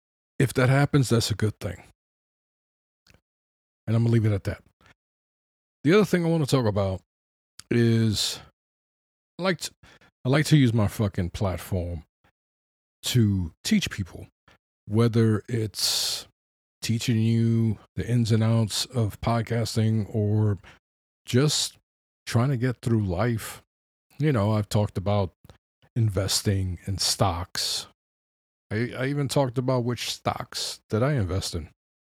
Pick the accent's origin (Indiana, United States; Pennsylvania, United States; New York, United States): New York, United States; Bronx; Now, I grew up in the Bronx. I'm a child of the 70s, where in every corner of the Bronx, there was a building that was burnt down by the landlords to get insurance money.